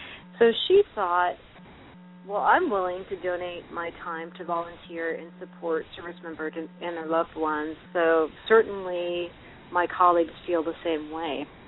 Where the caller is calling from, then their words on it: Fairfax, Virginia, United States; Well, I'm calling from Fairfax, Virginia, which is in the D.C. metro area.